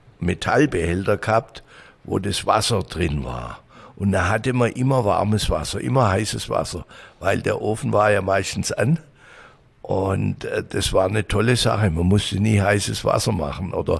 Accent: Langenburg, Baden-Württemberg, Germany; ich werde dieses Jahr 69 Jahre. Bin geboren in Hohenlohe, aufgewachsen in Bechlingen-Langenburg. Dort habe ich auch meine Jugend verbracht

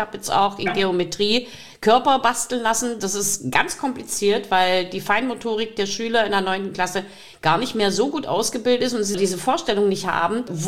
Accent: Riesa, Saxony, Germany; Ich komme aus Riesa und Riesa ist eine Industrie- und Stahlstadt

